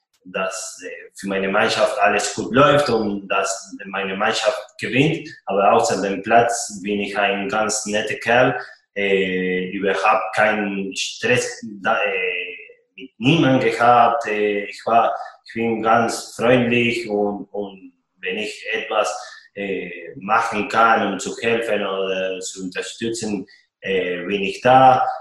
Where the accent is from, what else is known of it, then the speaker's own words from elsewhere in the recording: Argentina; German is a second language; now in Nürnberg, Germany; man als Argentinier einen Fanblock zu haben in Deutschland, in Nürnberg, das macht mich richtig stolz